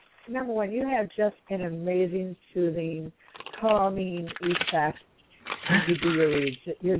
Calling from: Michigan, United States; I'm calling from Michigan.

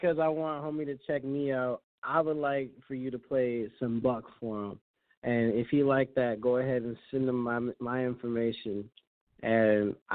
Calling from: Bloomington, Minnesota, United States; I'm calling from the sunny side of Bloomington right now, having tacos, Minnesota.

